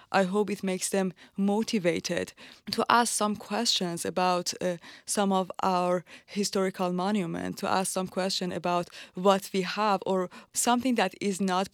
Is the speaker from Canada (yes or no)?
no; Iran; instead of just saying I'm from Iran, I should be quiet or try to change the conversation.